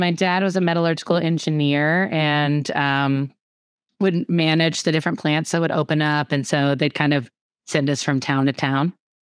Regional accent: Tryon, North Carolina, United States; I grew up in a tiny little town, less than 1500 people, called Tryon, North Carolina.

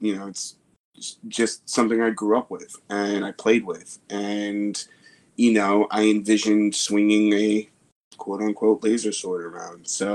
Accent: New York City, New York, United States; I grew up in the Bronx, and my parents were dirt poor

